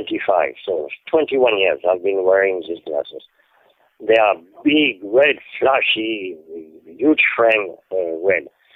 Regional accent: Paris, Île-de-France, France; born there; English is a second language; But I was born in 1946 in Paris. So 1946, right after the war, my parents were very poor.

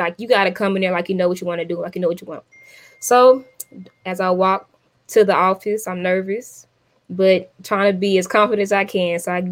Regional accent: Arkansas, United States; But I had a kind of a bad feeling about going to Arkansas just because I'm from Arkansas.

